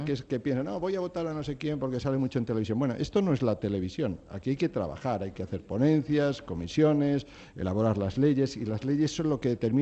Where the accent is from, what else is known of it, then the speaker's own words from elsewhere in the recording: Spain; como españoles